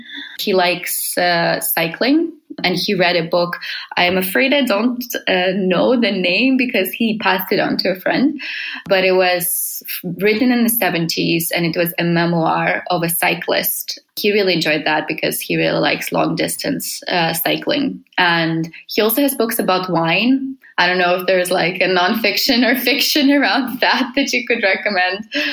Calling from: Helsinki, Uusimaa, Finland; English is a second language; I'm calling from Helsinki, Finland.

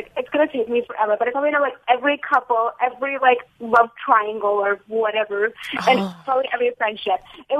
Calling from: New York, United States; Long Island.

